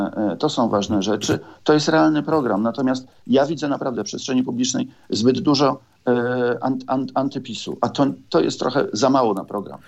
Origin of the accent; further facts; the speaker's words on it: Gdynia, Pomeranian Voivodeship, Poland; I to mówię może nie z przykrością jako gdynianin, bardziej jako zazdrością.